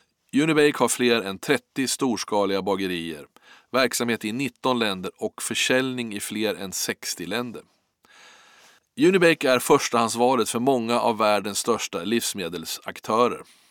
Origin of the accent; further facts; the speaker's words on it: Strängnäs, Södermanland, Sweden; och jag kommer från Strängnäs.